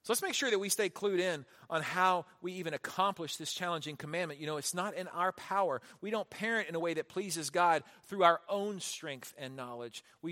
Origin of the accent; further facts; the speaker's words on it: Houston, Texas, United States; I grew up in Houston, lots of pine trees on our property.